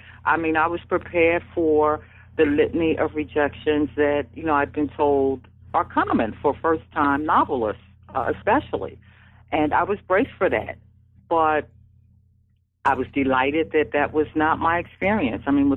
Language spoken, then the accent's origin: English; Philadelphia, Pennsylvania, United States; Because we were raised in West Philadelphia.